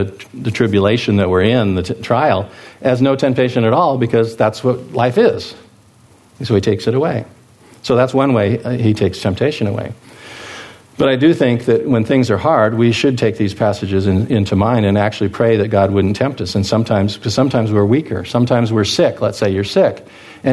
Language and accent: English; Moscow, Idaho, United States; I'm from Moscow. We have the University of Idaho there. We have Washington State University.